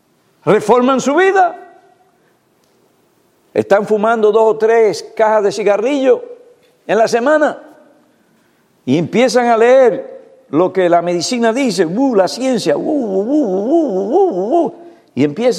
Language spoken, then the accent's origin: Spanish; United States; Y yo soy americano.